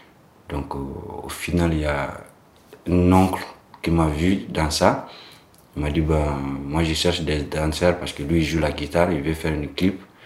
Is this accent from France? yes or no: no; Bamako, Bamako Capital District, Mali; French is a second language; Je suis dans un quartier de Bamako, appelé Lafiabougou. C'est l'une des quartiers communes qui est là, commune 4. Donc, ouais, je suis né là-bas, grandir là-bas